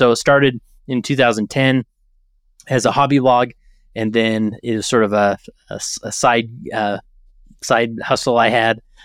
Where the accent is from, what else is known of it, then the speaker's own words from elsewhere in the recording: West Valley City, Utah, United States; So I'm born and raised, I'm a Utah boy. I grew up in West Valley City, Utah, which is the west side essentially of the Salt Lake Valley.